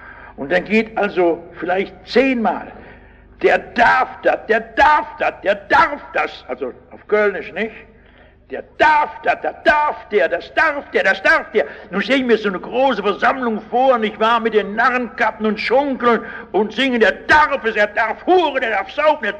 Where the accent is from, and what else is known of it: Rhineland, Germany